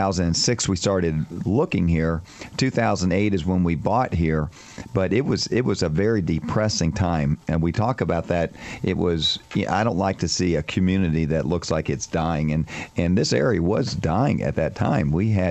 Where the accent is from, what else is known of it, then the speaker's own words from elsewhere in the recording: Tampa, Florida, United States; also born or lived in Miami; And I grew up in Tampa and Miami, and I never knew about this area in Miami in the 70s and 80s.